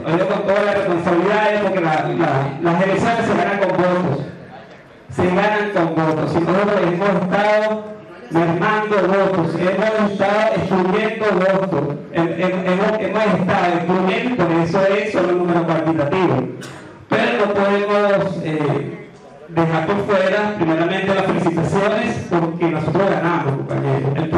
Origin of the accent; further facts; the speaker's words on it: Caracas, Capital District, Venezuela; Quiero empezar diciendo que soy un malandro caraqueño. Caribe caraqueño.